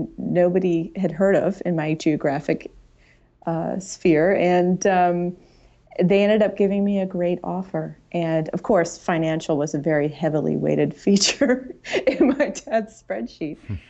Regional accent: St. Louis, Missouri, United States; born or raised there; also born or lived in New York / Boston

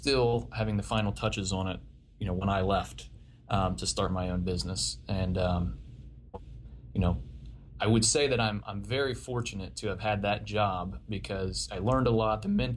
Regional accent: Ohio, United States; it's a county that's adjacent to where I grew up in Washington County, Ohio.

